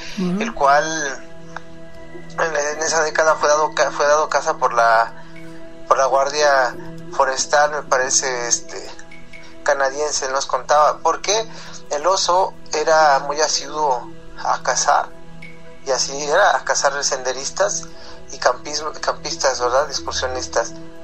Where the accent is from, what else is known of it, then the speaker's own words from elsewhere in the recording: Mexico City, Mexico; now in Zacatecas, Mexico; Hoy día vivo en Zacatecas. Sí. Pero yo soy de Ciudad de México, nací y crecí allí.